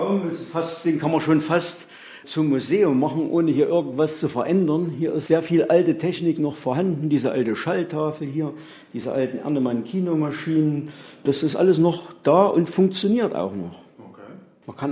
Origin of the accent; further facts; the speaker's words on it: Probstzella, Thuringia, Germany; born there; ich bin gebürtiger Probstzeller.